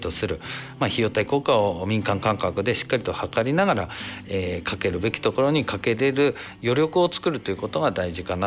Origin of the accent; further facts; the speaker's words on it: Funahashi, Toyama, Japan; この生まれ育った船橋村というキーワードが、ずっと自分の心の中で残っておりまして、